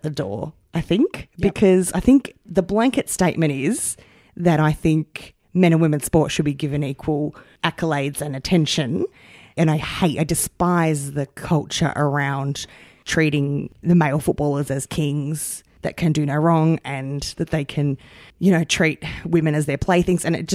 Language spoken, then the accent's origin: English; Melbourne, Victoria, Australia; Which a lot of people find strange because I'm from Melbourne